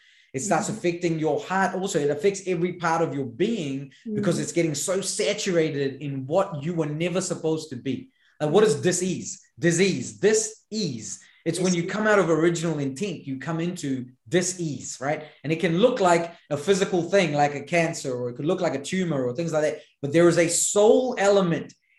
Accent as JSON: {"language": "English", "country": "India", "said": "because I am an Indian man who is 36, who is brown skin and has a beard."}